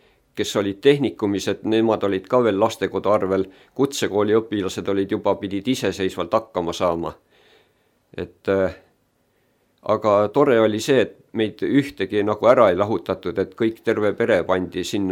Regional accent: Lahmuse, Jõgeva County, Estonia; also born or lived in Tallinn; Lahmusel oli selline maakoht, et kus me elasime. Et seal oli mu lapsepõlve kodu, aga sündisin Tallinnas.

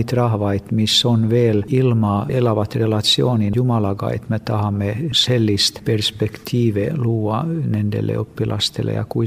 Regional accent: Sweden; Estonian is a second language; also born or lived in Finland; now in Stockholm, Sweden; Ma olen soomlane, aga mu vanemad kolisid Rootsi, kui ma olin 7 aastat vana, et ma olen Rootsis üles kasvanud ja kõik koolid seal käinud.

